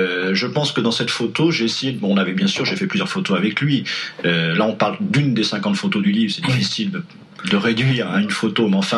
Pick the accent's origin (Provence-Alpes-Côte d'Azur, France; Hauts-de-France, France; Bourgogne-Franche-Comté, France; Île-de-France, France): Île-de-France, France; Paris; puisqu'on est à Paris et que je suis un vrai Parisien